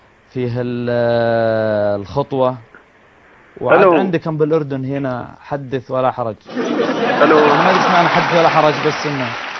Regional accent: Saudi Arabia; now in Jordan; عندنا بالسعودية

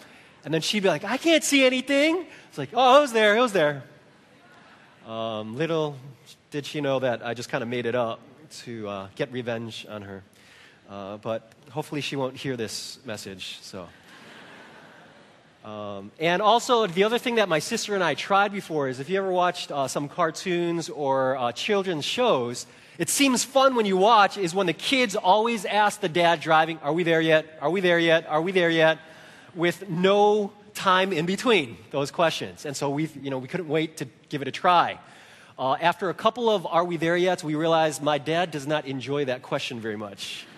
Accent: Chicago, Illinois, United States; my family and I, though we grew up in Chicago, we did a lot of road trips each summer.

